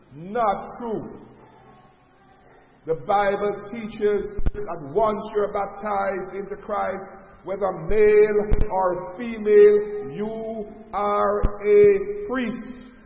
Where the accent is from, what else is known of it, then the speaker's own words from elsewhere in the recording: Jamaica; Now, we grew up in Jamaica, all the Roman Catholics, they have the priests, the Anglicans have the priests